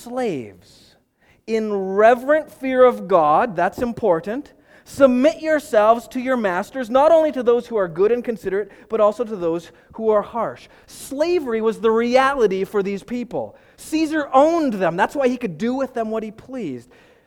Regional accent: Canada; because we're Canadian, all right?

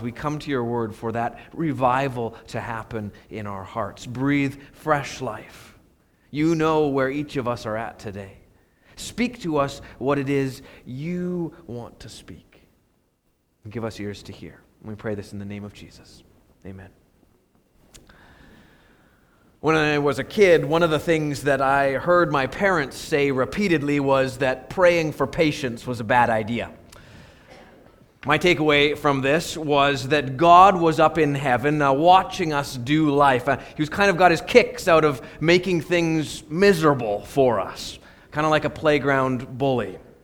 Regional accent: Prince George, British Columbia, Canada; So I grew up here in Prince George, and my grandparents on both sides, one lived in Vancouver and the other one lived in Kelowna

